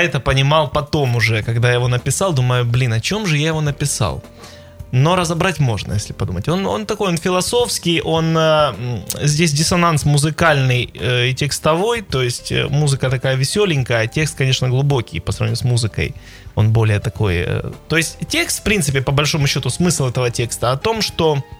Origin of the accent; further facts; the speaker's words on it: Luhansk, Luhansk Oblast, Ukraine; а тут я из Луганска такой.